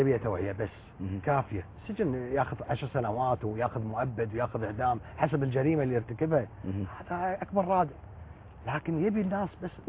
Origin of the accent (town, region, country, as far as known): Kuwait